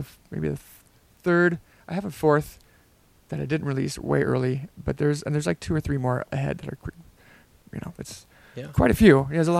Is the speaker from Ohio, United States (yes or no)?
yes; Oxford, Ohio, United States; Oh, where am I from? Like, as a child, or, yeah, I guess Oxford, Ohio.